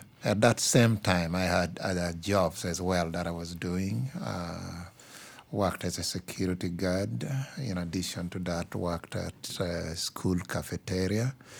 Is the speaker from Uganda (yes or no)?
yes; Uganda; moved away; I came from Uganda and came to this country as a refugee. I fled political persecution. I knew if I had stayed in Uganda, I wasn't going to be alive.